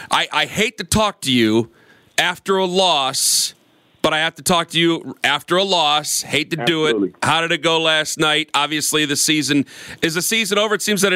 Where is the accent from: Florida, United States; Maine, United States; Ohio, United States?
Ohio, United States; Perry; Because I'm from Perry, down there next to Canton McKinley